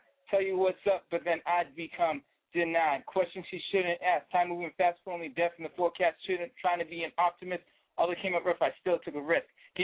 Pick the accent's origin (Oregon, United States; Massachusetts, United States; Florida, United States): Massachusetts, United States; New Bedford; That's a South Coast Massachusetts number. I'm from New Bedford, Massachusetts.